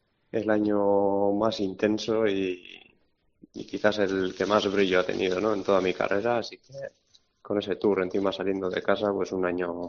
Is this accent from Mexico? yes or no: no; Guernica, Basque Country, Spain; recibir el calor del público, las calles abarrotadas, pasar por Guernica, por mi pueblo, y bueno, ver todo ese gentío animando